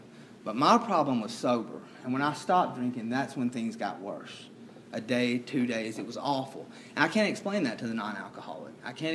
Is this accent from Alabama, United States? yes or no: yes; Gadsden, Alabama, United States; There was a little AA group in my hometown in Gadsden, Alabama.